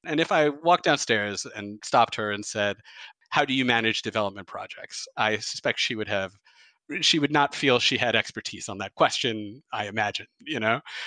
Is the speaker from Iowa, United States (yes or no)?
no; Detroit, Michigan, United States; So I'm from Detroit, as I just mentioned, or just outside Detroit.